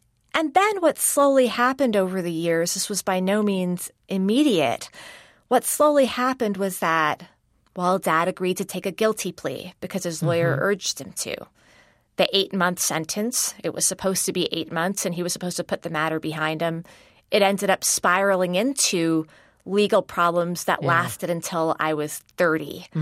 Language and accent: English; Morocco; now in United States; while my family is originally from India, I was born in Morocco and we had a relatively stable life there.